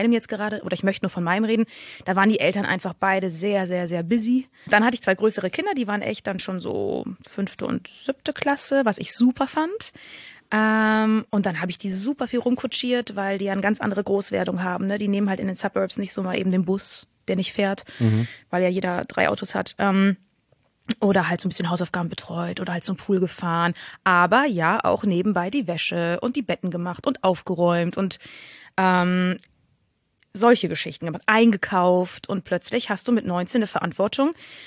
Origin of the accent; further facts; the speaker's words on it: Bonn, North Rhine-Westphalia, Germany; ich komme aus Bonn.